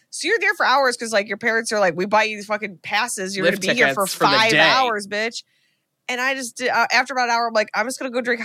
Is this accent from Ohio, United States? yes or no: yes; Ohio, United States; We're from Northeast Ohio, and we would go to this ski.